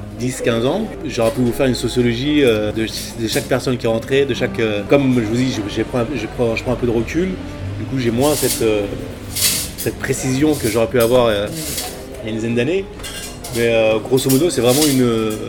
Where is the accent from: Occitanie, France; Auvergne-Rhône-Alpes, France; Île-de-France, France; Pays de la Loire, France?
Île-de-France, France; Paris; born there; Pas du tout. Moi, je suis né à Paris.